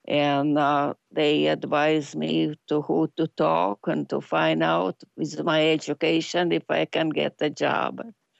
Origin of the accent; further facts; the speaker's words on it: Detroit, Michigan, United States; now in Clinton, United States; We came out from Detroit to Clinton, Michigan, and that was a big farm